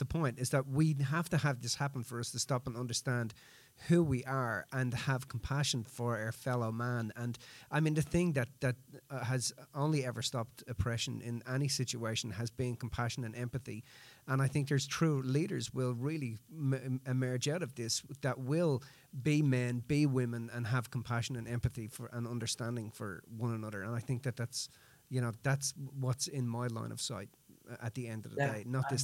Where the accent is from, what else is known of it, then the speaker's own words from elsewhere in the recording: Ireland; I come from an oppressed country. You know, I came from Ireland where it was just horrific